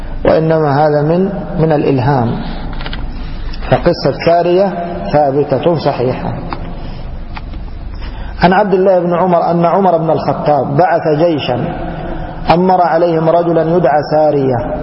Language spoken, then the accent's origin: Arabic; Egypt; هذا مشهور عندنا في مصر يقول لك يا منص منص